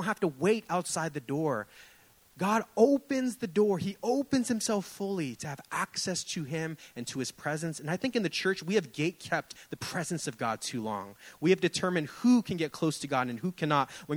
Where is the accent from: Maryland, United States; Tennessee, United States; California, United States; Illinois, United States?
California, United States; San Francisco; We grew up right here in Japantown.